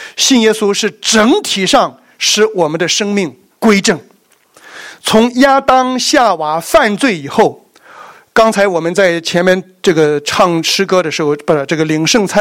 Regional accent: Shandong, China; 这也是大概我们山东人引以为骄傲的地方

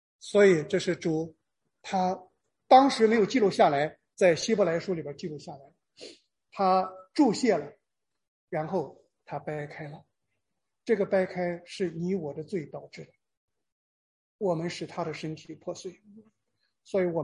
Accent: China; 我是个中国人

